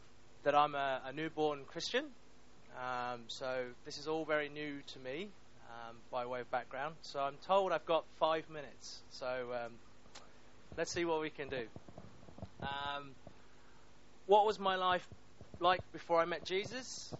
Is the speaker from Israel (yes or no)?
no; United Kingdom; I'm British but ethnically Chinese.